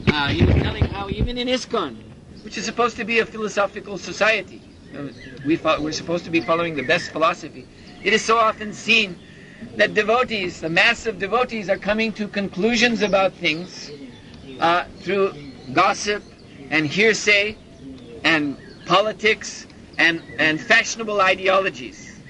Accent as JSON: {"language": "English", "country": "United States", "tie": "born or raised there", "said": "You know, just like I'm from the United States, so I can speak badly of America"}